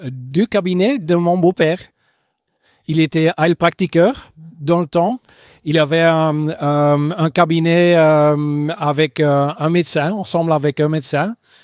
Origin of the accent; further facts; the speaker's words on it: Flanders, Belgium; first language Dutch; French is a second language; Je suis flamand à la base. Alors, le néerlandais, c'est ma langue de base.